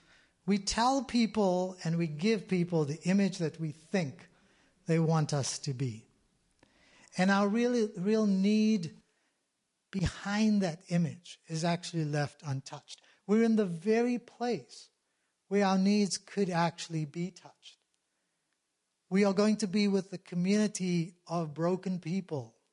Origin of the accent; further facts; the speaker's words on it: South Africa; I grew up in South Africa at a time during the apartheid era, and for me, my father is half European and half Asian, and my mother is European